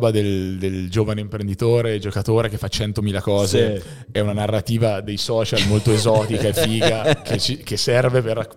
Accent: Siena, Tuscany, Italy; born there; io sono nato a Siena, dove a differenza di tante altre città, basket e calcio andavano di pari passo

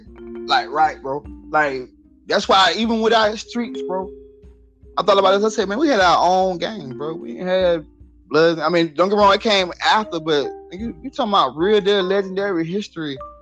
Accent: United States; You know, we might say, you know, I'm from Washington, but I think about Cross Creek having more black shit on that side.

